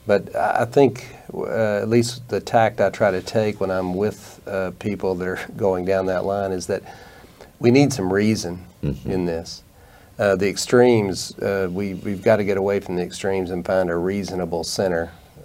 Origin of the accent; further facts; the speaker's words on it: the South, United States; I mean, people have noticed I'm from the South on this panel, but I was raised in the gun culture, the hunting culture